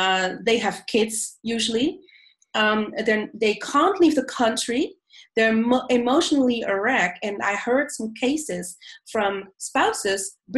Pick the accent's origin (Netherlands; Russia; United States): Netherlands; I'm from Holland, and Dutch people are known to be very direct and can be, you know, be perceived as rude, actually.